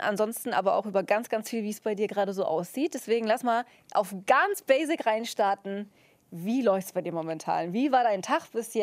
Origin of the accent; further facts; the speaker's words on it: Lower Saxony, Germany; ich komme so ganz grob aus der Ecke. Ich bin aufgewachsen so Richtung Landkreis Stade, weißt du? Also Hamburg ist so die Großstadt, die wir immer hatten.